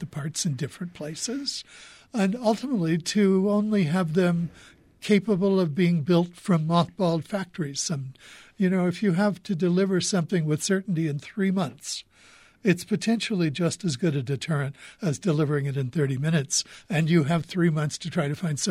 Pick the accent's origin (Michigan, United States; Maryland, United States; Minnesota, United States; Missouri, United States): Missouri, United States; Kansas City; which happens to have been shot in my hometown of Kansas City, Missouri.